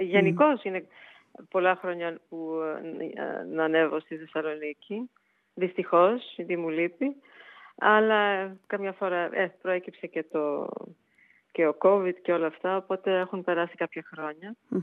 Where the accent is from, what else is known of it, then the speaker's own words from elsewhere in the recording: New York, United States; moved away as an adult; also born or lived in Thessaloniki; Είναι τραγούδια με τα οποία εγώ μεγάλωσα στη Νέα Υόρκη, γιατί γεννήθηκα εκεί και έφυγα, είχα κάνει τις σπουδές μου, ήμουνα ενήλικη πλέον όταν έφυγα από τη Νέα Υόρκη.